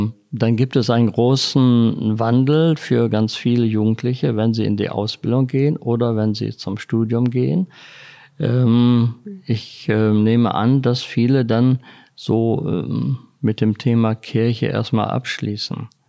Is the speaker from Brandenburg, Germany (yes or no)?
no; Lower Saxony, Germany